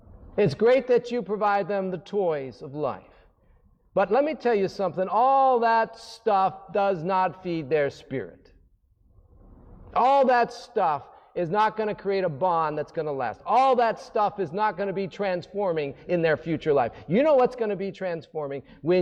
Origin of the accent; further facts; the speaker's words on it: Ohio, United States; and I love LeBron, he's 40 minutes from my hometown, but he doesn't have six rings.